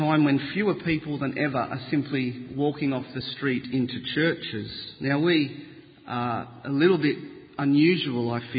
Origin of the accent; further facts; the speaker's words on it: Sydney, New South Wales, Australia; But growing up in Sydney, as I did, I didn't get a chance to see many.